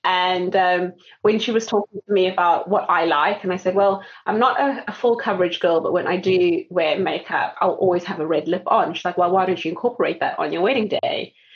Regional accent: South Africa; So being South African, I'm from a tribe called the Xhosa tribe.

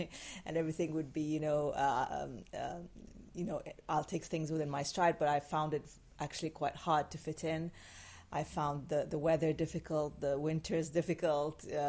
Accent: Sudan; moved away as an adult; now in United Kingdom; I grew up in Sudan, and I moved in my mid-20s to Scotland, to live in Scotland.

